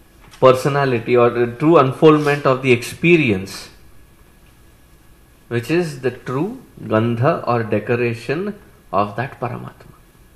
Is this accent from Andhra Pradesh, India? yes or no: yes; Andhra Pradesh, India; first language Telugu; English is a second language; now in United States; And I, coming from Andhra Pradesh, I recognized very well it is Telugu.